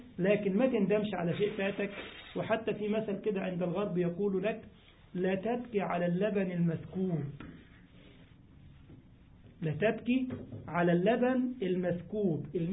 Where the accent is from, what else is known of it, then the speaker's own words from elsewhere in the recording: Egypt; أني أحكي لك قصة واقعية كانت في بلدنا، في مدينة عندنا في مصر